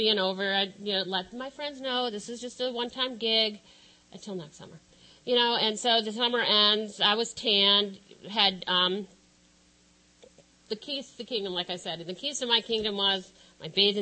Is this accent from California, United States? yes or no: yes; Encinitas, California, United States; I'm an alcoholic from Encinitas.